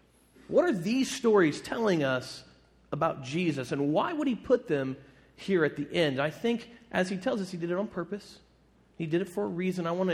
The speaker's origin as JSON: {"language": "English", "region": "Missouri", "country": "United States", "said": "I'm from America. I'm from Missouri."}